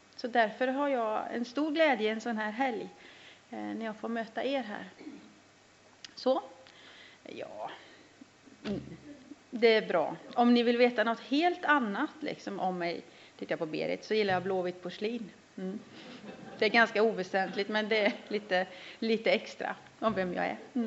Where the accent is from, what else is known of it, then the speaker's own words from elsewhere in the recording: Västra Götaland County, Sweden; born there; now in Jönköping, Sweden; Och om en månad ungefär så blir jag 42 år. Jag är född i Västergötland. Men bor i Småland nu i Jönköping